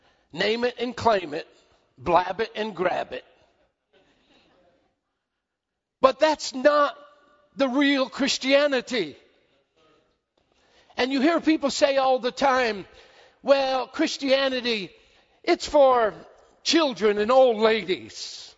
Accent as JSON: {"language": "English", "region": "New York", "country": "United States", "said": "And he knows I'm from New York."}